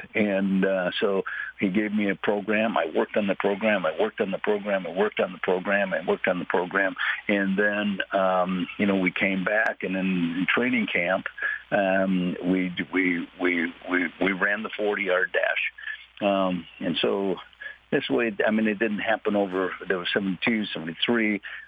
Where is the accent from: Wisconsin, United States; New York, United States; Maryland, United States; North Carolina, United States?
Wisconsin, United States; Appleton; And I grew up in Appleton, a small town, Appleton, right, Wisconsin, grew up in a neighborhood, had Catholic education